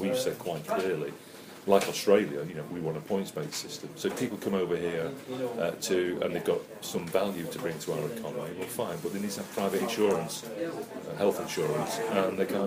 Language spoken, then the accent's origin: English; Wythenshawe, North West England, United Kingdom; I was born in Wythenshawe. We lived in three different houses on the council estate. I went to the local primary and secondary modern school. I left school at 16